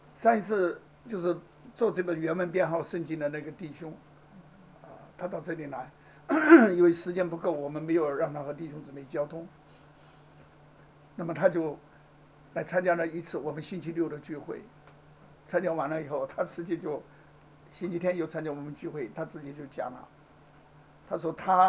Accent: China; 我们从大陆来的人

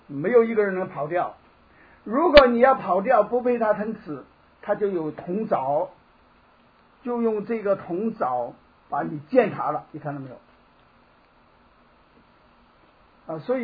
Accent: China; 我们从大陆来的

